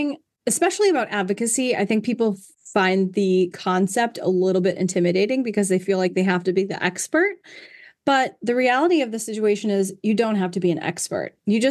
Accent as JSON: {"language": "English", "town": "Norfolk", "region": "Virginia", "country": "United States", "tie": "born there", "said": "I was born in Norfolk, Virginia."}